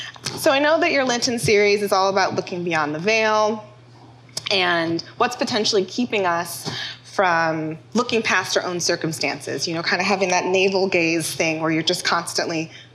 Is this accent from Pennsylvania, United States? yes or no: no; Evanston, Illinois, United States; So I'm from the Chicagoland area, Evanston. Grew up there, born and raised.